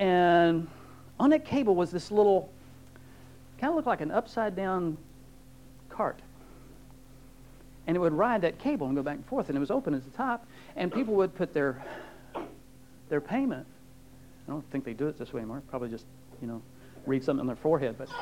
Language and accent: English; Manassas, Virginia, United States; When I was a kid, I grew up partly in Manassas, Virginia. Everybody know where Manassas is?